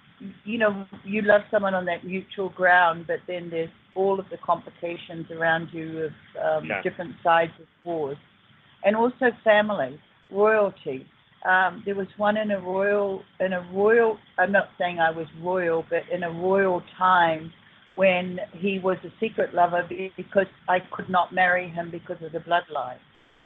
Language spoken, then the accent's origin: English; New Zealand; born there; Well, I was born in New Zealand